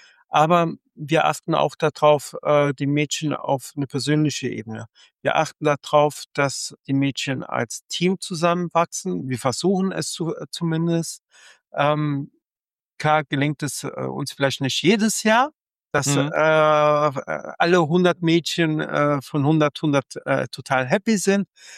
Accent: Italy; Als Italiener

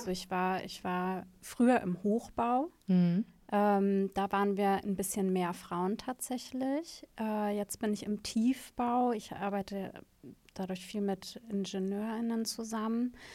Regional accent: Schleswig-Holstein, Germany; Ich bin 36 Jahre alt. Ich komme aus der Flensburger Ecke, bin alleinerziehende Mama

